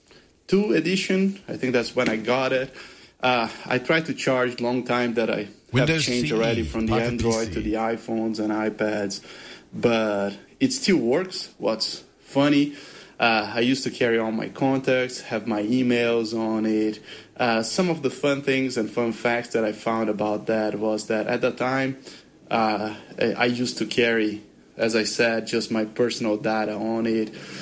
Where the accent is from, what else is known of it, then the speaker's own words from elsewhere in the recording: Brazil; English is a second language; from Brazil. I hope you guys can understand my accent without subtitles